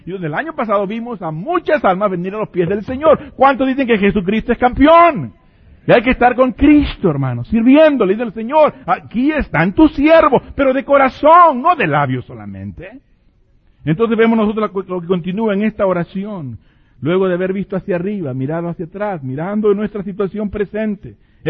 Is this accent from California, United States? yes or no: yes; Pomona, California, United States; yo soy de Pomona, la hermosa ciudad de Pomona